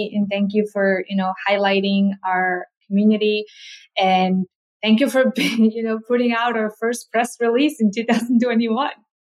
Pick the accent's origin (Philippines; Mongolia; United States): Mongolia; So growing up in Mongolia, I didn't get to eat a lot of fruit because it's just so expensive and we don't have a lot.